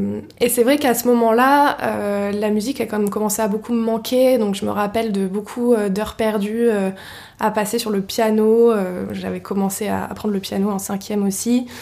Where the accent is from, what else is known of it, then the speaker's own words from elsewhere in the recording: Paris, Île-de-France, France; also born or lived in Germany; En fait, je dis que j'ai grandi à Paris, mais en vérité, je suis arrivée à Paris à partir du collège, mais j'ai passé toute ma primaire en Allemagne parce que mon père était muté là-bas.